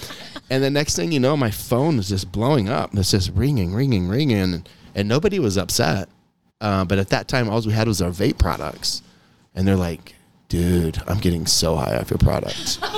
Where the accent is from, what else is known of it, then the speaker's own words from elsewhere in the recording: Kansas, United States; you know, Kansas is my home state, and we put together a powerhouse in Kansas.